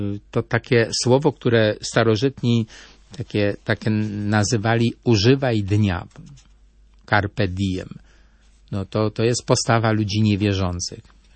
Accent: Bestwina, Silesian Voivodeship, Poland; Pochodzę z Bestwiny pod Bielskiem

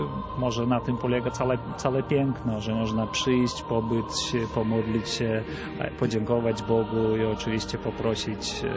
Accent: Eišiškės, Vilnius County, Lithuania; Pochodzę z malutkiego miasteczka Ejszyszki, 70 km od Wilna

